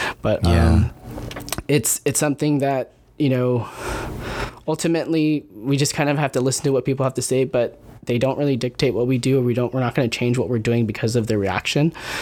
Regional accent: Philippines; other than being Filipino, like that's where I came from and some of my values

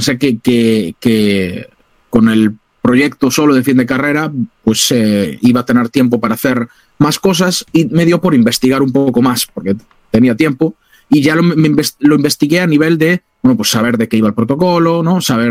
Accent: Santiago de Compostela, Galicia, Spain; soy ingeniero informático, nacido y crecido en Santiago de Compostela

